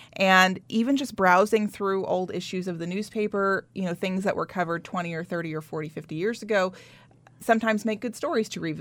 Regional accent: United States; I'm from Webster County originally, and I know of at least seven generations of my family that are just from that county.

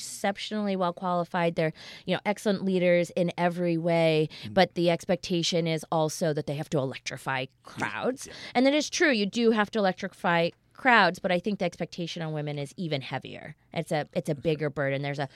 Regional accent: North Carolina, United States; native North Carolinian, y'all sticks with us, all right? Yeah. We can't get rid of it. I sound like I'm from New York until I throw some y'alls in there, you know?

